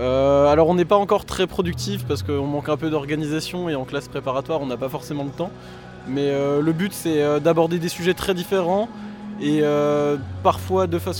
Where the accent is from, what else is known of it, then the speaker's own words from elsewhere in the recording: Dijon, Bourgogne-Franche-Comté, France; ici à bord du navire. On fait tous partie de la rédaction Le Sénil Tocard et on vient de Dijon, le lycée Carnot.